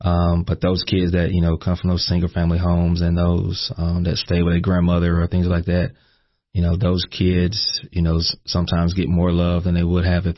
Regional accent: Hartwell, Georgia, United States; I'm originally from Hartwell, Georgia, a small town, northeast Georgia, right on the Georgia-South Carolina border.

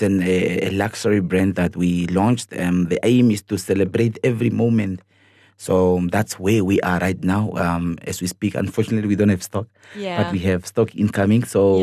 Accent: Katutura, Khomas, Namibia; I come from Katutura. I understand the people that lives in shacks.

